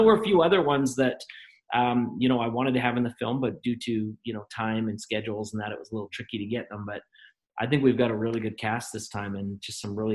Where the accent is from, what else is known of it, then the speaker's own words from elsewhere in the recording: Canada; we're both Canadian.